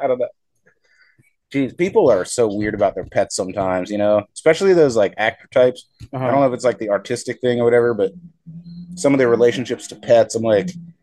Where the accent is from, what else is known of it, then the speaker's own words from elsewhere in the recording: United States; I'm American. I'll do whatever I want, and I'm going to get the mail naked.